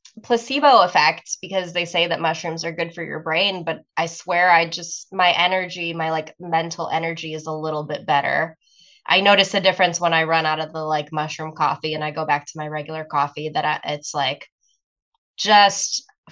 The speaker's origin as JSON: {"language": "English", "region": "Ohio", "country": "United States", "tie": "born or raised there", "said": "I definitely like went through it more growing up in Ohio, like the pollen was way more extreme"}